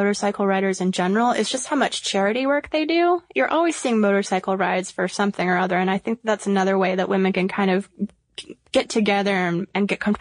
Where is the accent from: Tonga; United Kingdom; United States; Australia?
United States; South Carolina; I'm from South Carolina, so I find this especially tragic.